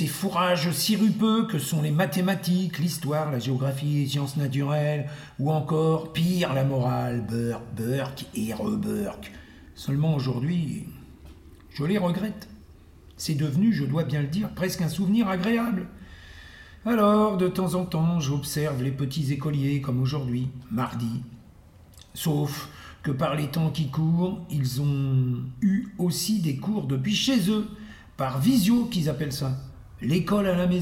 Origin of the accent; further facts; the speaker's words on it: Hauts-de-France, France; Ça me rappelle mon enfance sur Terre, que j'ai passé entre Tracilval et Cuise-la-Motte, deux charmants villages de l'Oise, au nord de Paris